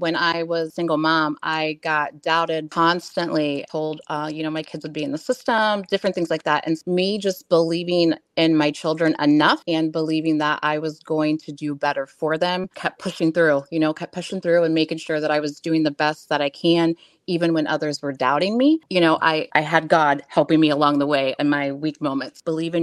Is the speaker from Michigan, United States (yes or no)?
yes; West Olive, Michigan, United States; from West Olive, Michigan.